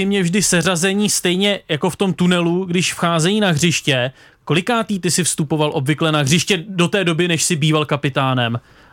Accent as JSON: {"language": "Czech", "region": "Bavaria", "country": "Germany", "said": "No, já jsem původem z Bavorska."}